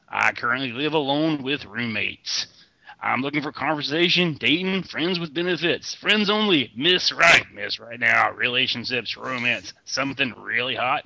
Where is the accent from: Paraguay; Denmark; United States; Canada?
United States; Indianapolis; I'm 23 from Indianapolis, Minnesota.